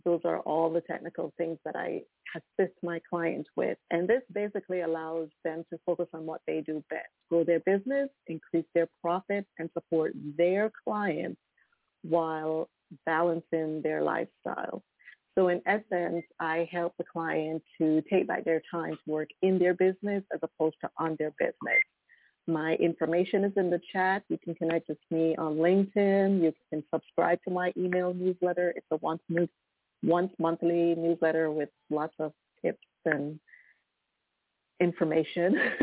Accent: Jamaica; moved away; I'm originally from Jamaica. Halloween is not my thing. Even when I moved here, it was still not my thing.

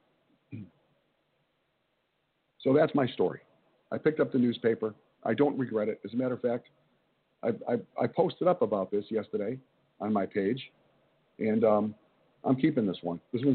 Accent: Chicago, Illinois, United States; especially since I am in my hometown of Chicago. This is a rough area too, man. Chicago is not for pussies.

